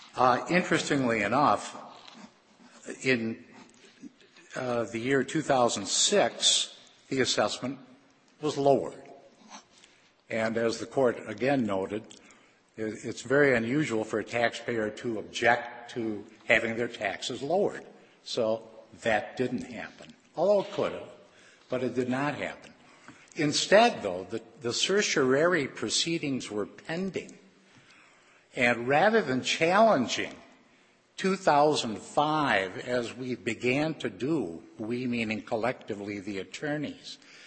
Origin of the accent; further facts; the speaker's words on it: Stevens Point, Wisconsin, United States; I'm also from Stevens Point, and I represent the town of Linwood.